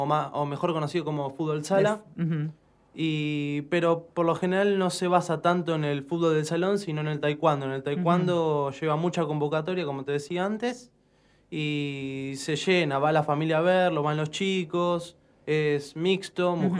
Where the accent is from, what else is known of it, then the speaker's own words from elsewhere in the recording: Lanús, Buenos Aires Province, Argentina; De Lanús, sí.